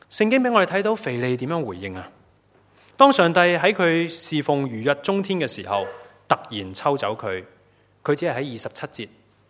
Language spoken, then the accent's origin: Cantonese; Hong Kong; 我们香港人又很厉害，刚才讲完我们会做可行性报告